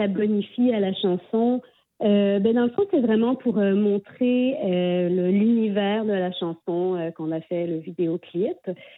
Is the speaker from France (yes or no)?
yes; France; moi, je suis française, mais mon grand-père est guinéen, donc je suis métisse.